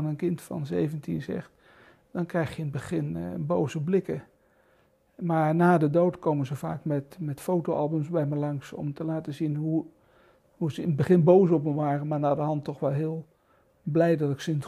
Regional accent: Arnhem, Gelderland, Netherlands; ik heb als kind woonde ik in Arnhem aan de rand van de Noordrand tegen de bossen van de Veluwe aan. En daar heb ik eigenlijk mijn hele jeugd, tot mijn 18e, was ik in het bos.

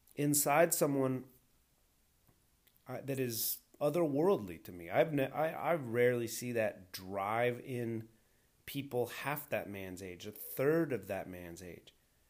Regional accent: Chicago, Illinois, United States; Okay, we're from Chicago. We get down with the tube steaks.

